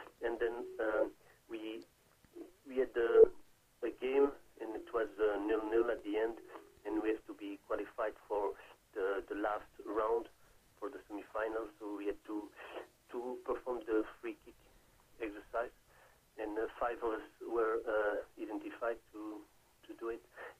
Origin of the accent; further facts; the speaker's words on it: Belgium; first language French; English is a second language; I'm from Belgium. I'm a French speaker, so I'm not... my English is not English, not my mother tongue